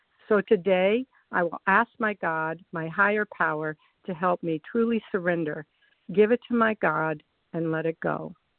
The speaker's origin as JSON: {"language": "English", "region": "North Carolina", "country": "United States", "said": "I'm from North Carolina."}